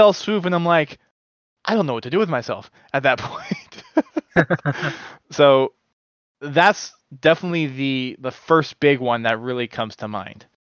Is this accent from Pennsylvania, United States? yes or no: no; Houston, Texas, United States; Houston. My hometown.